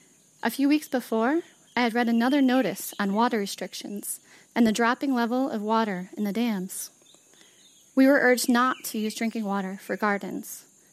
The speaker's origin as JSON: {"language": "English", "town": "Gaborone", "country": "Botswana", "said": "I'm from Habaroni, Botswana. That's the place where I live. So it's near South Africa, and then Namibia is in the north, and Zimbabwe is right there too, and Zambia."}